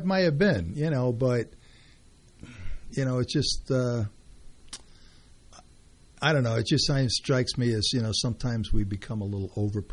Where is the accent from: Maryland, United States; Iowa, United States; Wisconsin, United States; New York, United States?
New York, United States; Brooklyn; I was from Brooklyn.